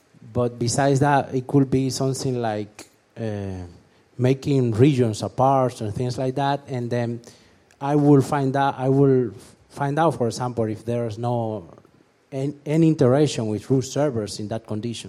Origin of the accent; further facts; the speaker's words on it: Dominican Republic; English is a second language; I am a fellow, and I'm from Dominican Republic